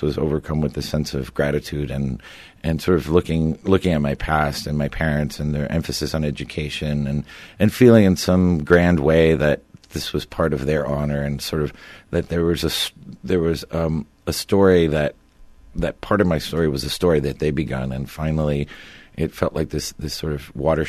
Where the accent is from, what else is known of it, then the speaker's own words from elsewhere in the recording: Miami, Florida, United States; growing up in Miami. Most everybody was Cuban, so America still seemed like this other place that we were going to go to someday.